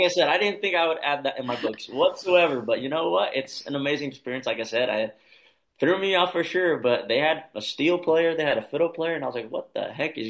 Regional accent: New Mexico, United States; but here from New Mexico, there's not many of us doing it.

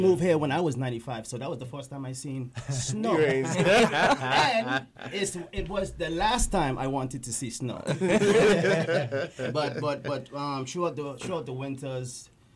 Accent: St. Thomas, U.S. Virgin Islands; moved away; I'm from the Virgin Islands. I moved here in around 95, so I've been here since. I was born and raised the Virgin Islands, St. Thomas Virgin Islands, not the British, the USVI.

